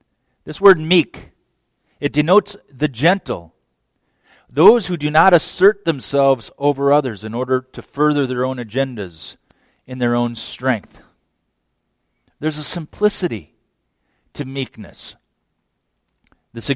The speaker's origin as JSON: {"language": "English", "region": "Minnesota", "country": "United States", "said": "when I was from Minnesota, we had Swedes and Norwegians."}